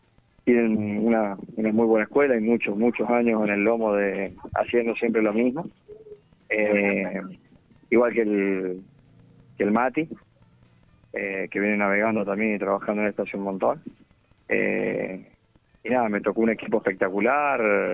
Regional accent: Pocito, San Juan, Argentina; Exactamente, nacido en San Juan, en Pocito, que está a 30 kilómetros.

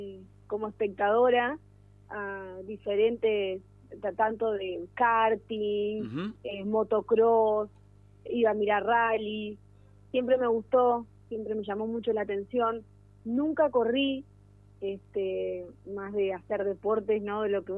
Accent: Gualeguay, Entre Ríos, Argentina; born there; Bueno, nací acá en Gualeguay, Entre Ríos. Tengo 28 años. Soy técnica superior en familia y niñez, que estudié en Rosario.

